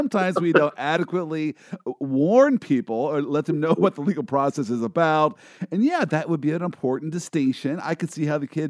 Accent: Kansas City, United States; Now, I am from Kansas City, and so we believe that we have invented the barbecue

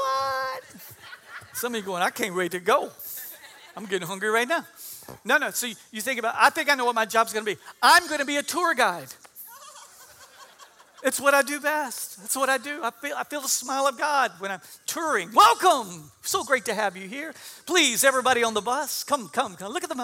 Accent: Texas, United States; I'm from South Texas, which is kind of like West Louisiana.

